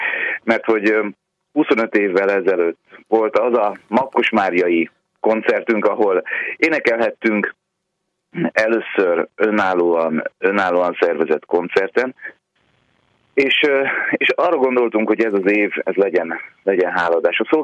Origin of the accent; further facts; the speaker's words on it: Budapest, Hungary; A Szent Család templomban nőttünk föl a Terézvárosban.